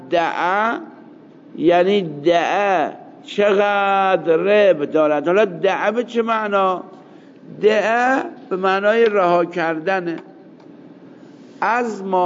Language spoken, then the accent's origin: Persian; Iran; عاشق شما کجایی هستی؟ گفتم من ایرانیم. و بعد معلوم شد که اونم ایرانیه.